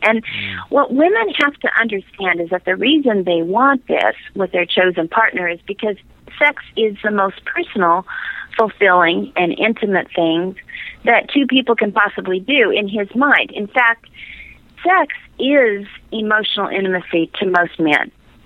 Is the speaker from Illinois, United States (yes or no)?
no; Seattle, Washington, United States; I grew up in Seattle.